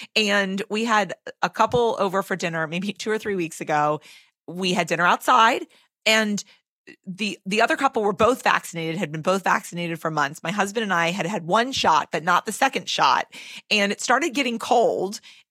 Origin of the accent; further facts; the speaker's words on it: Massachusetts, United States; and so I'm from Massachusetts and the other one was from North Dakota.